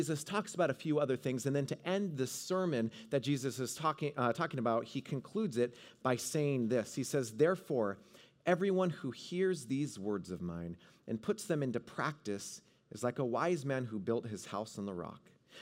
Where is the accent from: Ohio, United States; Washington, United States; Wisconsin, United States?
Washington, United States; I grew up in Northwest Washington, and kind of by Puget Sound, like a mile from it.